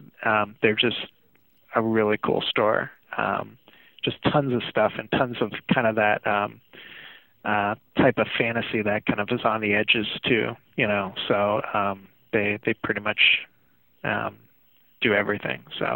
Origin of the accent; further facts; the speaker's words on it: Erie, Pennsylvania, United States; a lot of my memories of growing up in Erie, and kind of, especially in the 80s